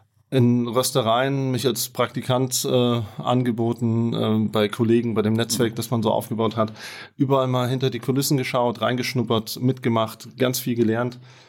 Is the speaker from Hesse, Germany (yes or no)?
yes; Fulda, Hesse, Germany; Ich bin ein Fuldaer Junge, in Fulda geboren und aufgewachsen.